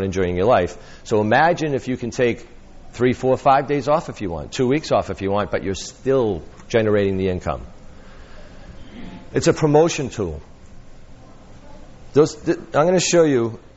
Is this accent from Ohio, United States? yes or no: no; Boston, Massachusetts, United States; I'm sorry, I'm from Boston. I'm supposed to say harder.